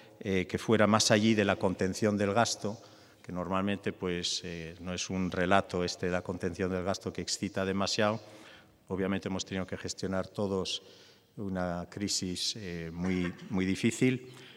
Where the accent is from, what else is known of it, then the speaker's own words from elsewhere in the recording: Bilbao, Basque Country, Spain; También necesito, creo, decir como bilbaíno